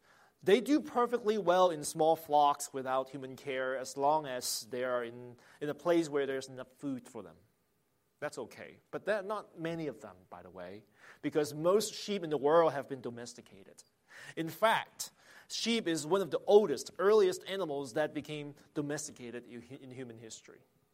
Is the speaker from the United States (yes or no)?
no; Hong Kong; I'm no expert on sheep since I grew up in Hong Kong.